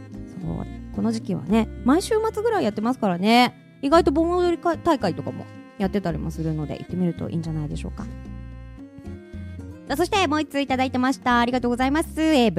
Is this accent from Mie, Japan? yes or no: yes; Ise, Mie, Japan; 伊勢だけの、私の地元伊勢だけの行事事だったらしく